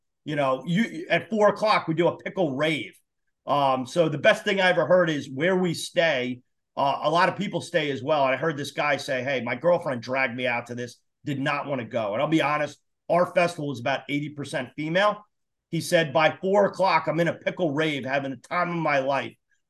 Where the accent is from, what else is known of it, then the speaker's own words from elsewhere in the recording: New York, United States; And I, you know my accent. So I'm actually from New York and had an office in Philly.